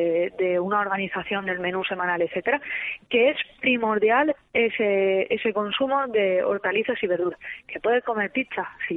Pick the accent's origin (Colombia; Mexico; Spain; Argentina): Spain; Alzira, Valencian Community; Yo soy de Alcira, todos los miércoles hay mercado.